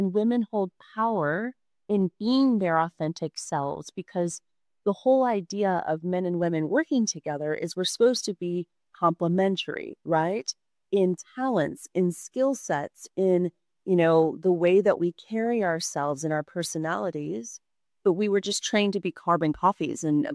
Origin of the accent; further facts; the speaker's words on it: United States; growing up, I mean, I grew up in the States and there's a lot of great business leaders there